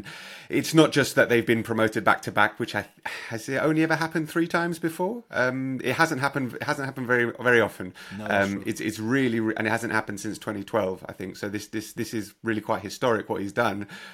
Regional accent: London, United Kingdom; Obviously, I was born and raised in London, in England

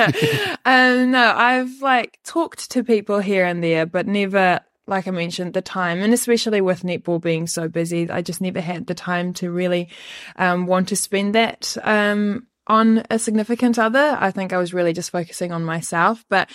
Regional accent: Western Cape, South Africa; Yeah, I usually just say Cape Town

